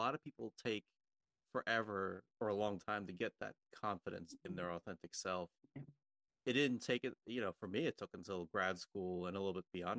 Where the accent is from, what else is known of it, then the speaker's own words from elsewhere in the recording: United States; born there; I'm an American-born Chinese ABC, so I'm always seen as not fully Chinese because I was born here and I don't know the language as well.